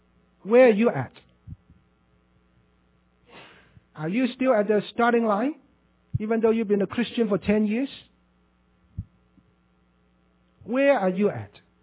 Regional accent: Hong Kong; You know, I was born and brought up in Hong Kong under the colonial system, education system.

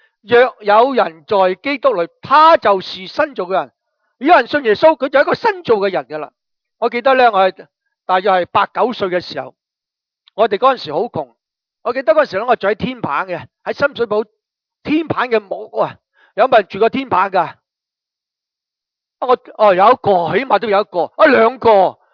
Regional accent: China; 我中国人

